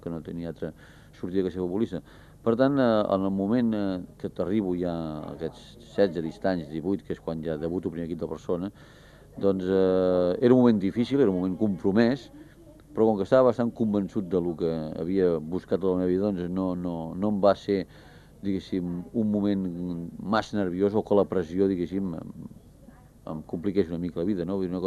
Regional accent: Barcelona, Catalonia, Spain; born there; Sí, jo sóc nascut a Pedralbes

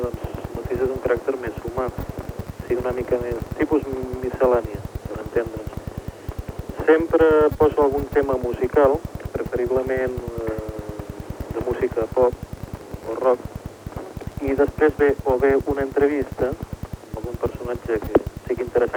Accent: Barcelona, Catalonia, Spain; now in Moscow, Russia; jo soc barceloní. Concretament vaig néixer a Polonou, visc a Sarrià.

